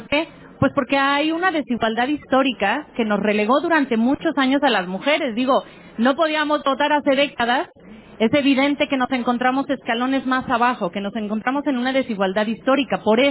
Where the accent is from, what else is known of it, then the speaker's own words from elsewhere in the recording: Aguascalientes, Mexico; soy originaria de Aguascalientes, vecina de Jalisco